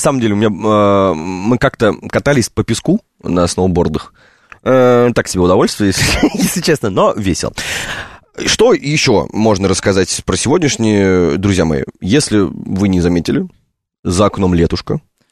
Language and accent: Russian; Moscow, Russia; Ребят, я гопник из Гальянова.